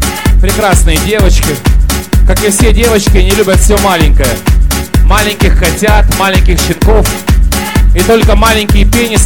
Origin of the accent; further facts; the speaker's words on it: Kyiv, Kyiv City, Ukraine; И работаю я, астербайтер из Киева.